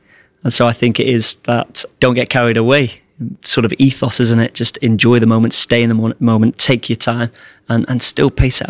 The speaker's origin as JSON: {"language": "English", "region": "Wales", "country": "United Kingdom", "said": "I came back from Thailand I moved back into my parents' place in Wales. I had about £200 to my name."}